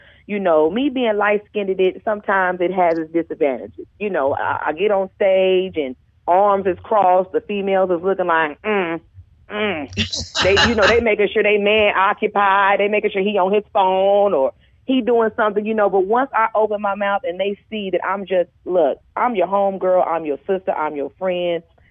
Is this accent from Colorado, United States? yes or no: no; Decatur, Georgia, United States; also born or lived in California; I'm originally from Georgia. I'm a Grady baby. I'm from Decatur. So I went back to Georgia because, you know, I always claim Georgia.